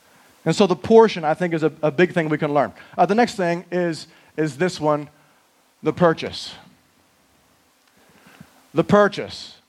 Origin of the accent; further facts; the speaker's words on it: United States; yeah, I'm American, right? I should weigh more than I do, but I'm living here